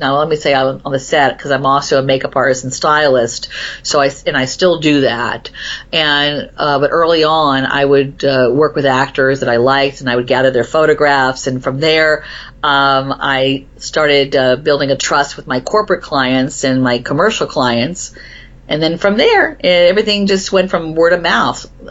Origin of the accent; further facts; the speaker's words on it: Florida, United States; I grew up in Florida, and when I came up here